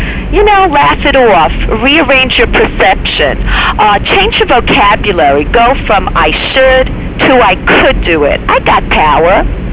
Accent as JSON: {"language": "English", "region": "New York", "country": "United States", "said": "Well, I'm from New York, you know?"}